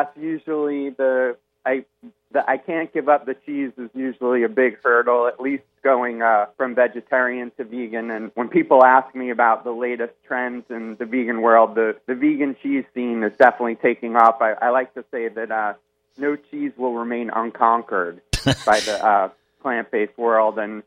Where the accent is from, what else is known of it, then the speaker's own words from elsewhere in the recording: New York, United States; I grew up in New York, so I never really saw like a baby cow and how close it resembles a dog